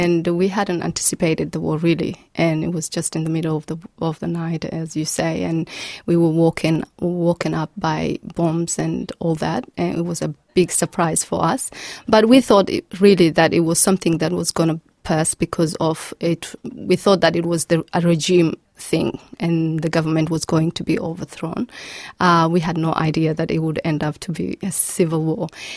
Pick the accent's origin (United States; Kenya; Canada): Kenya; also born or lived in Somalia; I grew up in Kenya, actually. I was only 4 years of age when I left Somalia